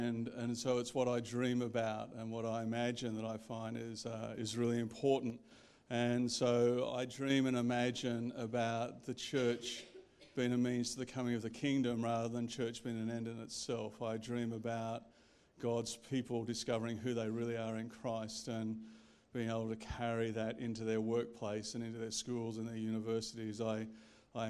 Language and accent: English; Sydney, New South Wales, Australia; also born or lived in Canberra; now in Melbourne, Australia; I was born in Sydney, lived there for 10 years, went to Canberra, lived there for 10 years, came back to Sydney, and moved to Melbourne 30 years ago, and so it's always lovely to come back to New South Wales.